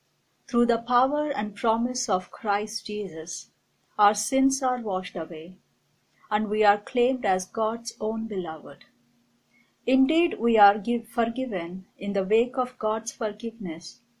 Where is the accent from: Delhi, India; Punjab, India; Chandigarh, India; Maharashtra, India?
Delhi, India; I'm from Delhi, India.